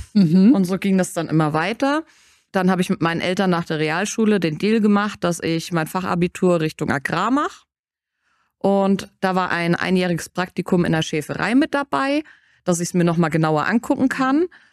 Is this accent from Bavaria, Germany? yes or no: yes; Zeilitzheim, Bavaria, Germany; ich komme aus der Ecke von Schweinfurt, von Zeilitzheim.